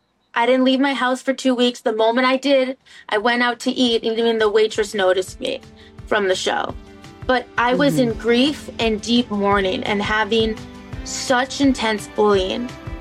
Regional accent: Wellesley, Massachusetts, United States; I grew up in Wellesley, Massachusetts as well, and it's a very good public school system and everything.

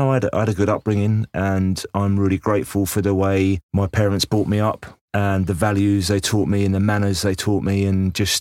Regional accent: Cambridge, East of England, United Kingdom; And I went, well, no, I'm from Cambridge.

